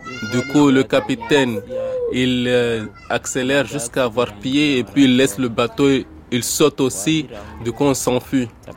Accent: Comoros; moved away as an adult; now in France; Chez nous, aux Comores, tu peux travailler autant, mais tu ne peux pas gagner ce que tu gagnes en une seule journée ici.

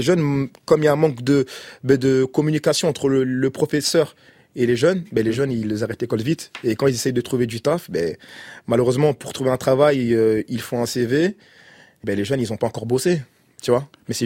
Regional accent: Sevran, Île-de-France, France; Et je dis pas ça parce que je suis un mec de Sevran. Même si j'étais pas de Sevran, je te le jure que j'aurais dit la même chose.

